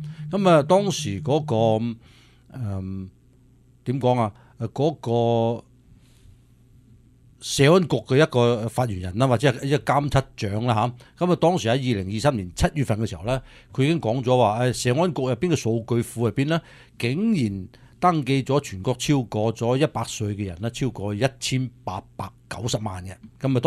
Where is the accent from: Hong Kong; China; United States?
United States; 我哋美国人